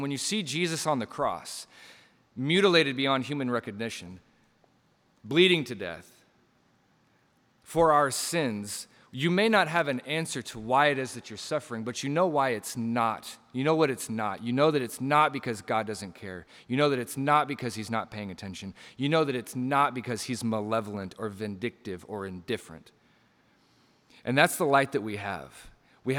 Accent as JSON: {"language": "English", "town": "Portland", "region": "Oregon", "country": "United States", "tie": "born or raised there", "said": "I grew up skateboarding in Southeast Portland, and I was probably 12 or 13 years old."}